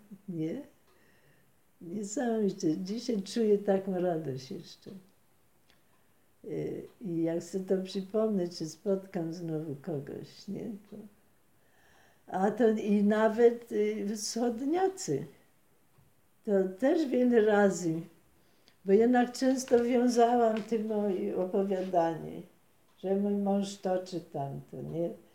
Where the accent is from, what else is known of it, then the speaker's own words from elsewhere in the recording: Silesian Voivodeship, Poland; ludzie zupełnie nie wierzyli, że jestem Ślązaczką.